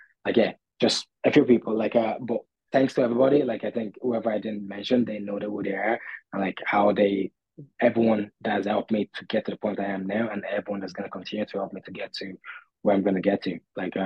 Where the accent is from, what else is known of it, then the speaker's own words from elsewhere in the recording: Nigeria; born there; also born or lived in Ireland; But like, I am Nigerian born, and like Irish as well.